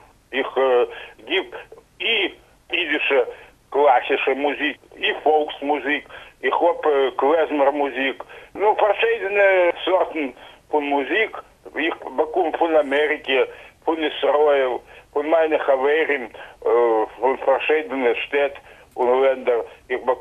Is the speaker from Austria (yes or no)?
no; Moldova; German is a second language; bei uns in Moldova